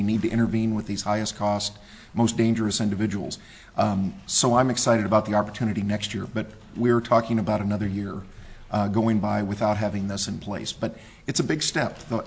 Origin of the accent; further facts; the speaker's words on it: Missouri, United States; I patterned on my home state of Missouri and their Believe program